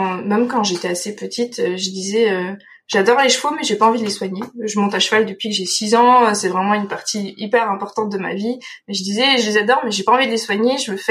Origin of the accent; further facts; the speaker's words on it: Nouvelle-Aquitaine, France; géographiquement, moi je viens de Dordogne, donc j'étais près de Toulouse ou de Nantes